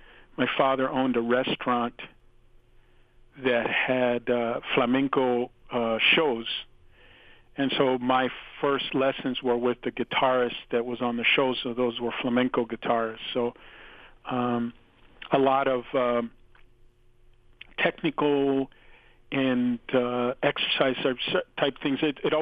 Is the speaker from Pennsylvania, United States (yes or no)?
no; New Mexico, United States; I loved all kinds of Latin music, sort of Mexican music, growing up in New Mexico.